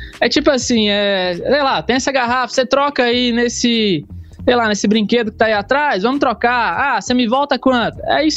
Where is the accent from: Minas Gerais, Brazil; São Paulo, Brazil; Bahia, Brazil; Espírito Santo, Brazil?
Minas Gerais, Brazil; Dom Cavati; now in Caratinga, Brazil; Então, eu sou de Dom Cavate. É uma cidade bem no interior de Minas Gerais. Deve ter em média aí uns 6 mil habitantes, não sei. É aqui, é bem próximo onde eu moro hoje, que é Caratinga. Fica 50 quilômetros.